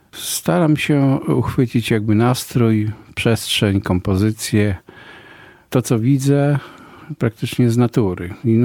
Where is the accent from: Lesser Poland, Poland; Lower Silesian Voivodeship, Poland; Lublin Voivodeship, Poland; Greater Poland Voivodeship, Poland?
Lublin Voivodeship, Poland; Lublin; ja pochodzę z Lublina, więc Kazimierz jest bliżej.